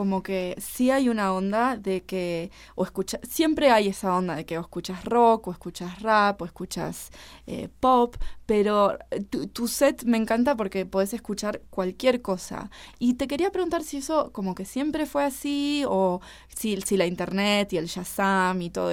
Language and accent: Spanish; Argentina; yo, bueno, yo soy argentina y sí hay un ambiente musical mucho más aislado